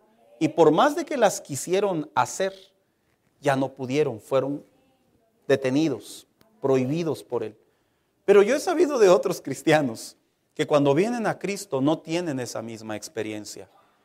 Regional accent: Mexico; como buenos mexicanos, ¿verdad? Lo avanzamos y le enseñamos que a nosotros no nos adelanta nadie.

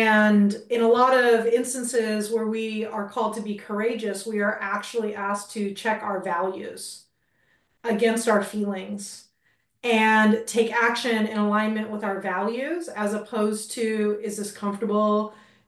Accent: California, United States; So we live in Southern California. I was born in Southern California, stayed in Southern California.

